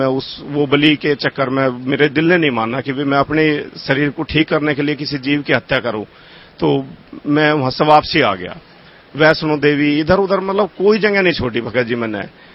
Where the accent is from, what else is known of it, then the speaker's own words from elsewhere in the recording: Narangpur, Uttar Pradesh, India; born there; हमारी इष्ट देवी साकुमरा देवी सहारनपुर जिले में है, मेरा जन्म स्थान गांव नारंगपुर जिला मेरठ में है।